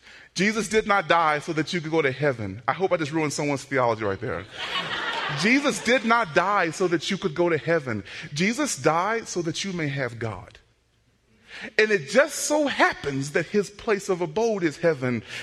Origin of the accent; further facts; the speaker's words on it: Texas, United States; I am from Texas, okay? There's two more coming, okay? Listen to me. I'm from Texas, okay?